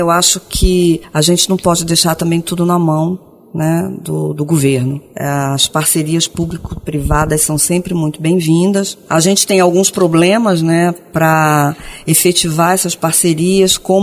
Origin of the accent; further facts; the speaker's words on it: Rio de Janeiro, Brazil; o Museu Nacional foi o Museu da minha infância. Eu passei a minha infância fazendo piquenique na Quinta da Boa Vista e visitando o Museu Nacional.